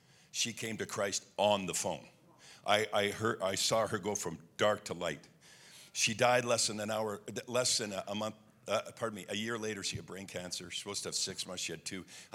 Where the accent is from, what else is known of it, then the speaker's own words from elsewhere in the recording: Quebec, Canada; I'm from Quebec.